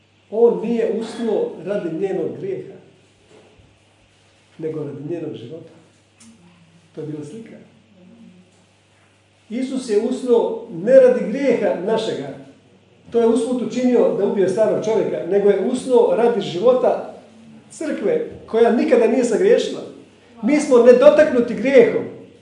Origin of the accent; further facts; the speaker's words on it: Dalmatia, Croatia; Kod nas u Dalmaciji postoje divlje biljke.